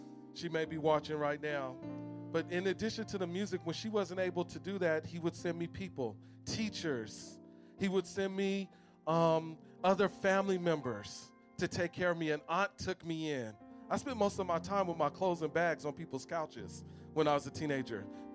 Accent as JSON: {"language": "English", "town": "Oakland", "region": "California", "country": "United States", "said": "I'm from Oakland."}